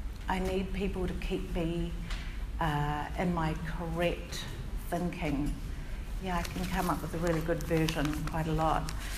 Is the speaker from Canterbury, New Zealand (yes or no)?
no; Auckland, New Zealand; I'm from Auckland and I'm over here for the weekend.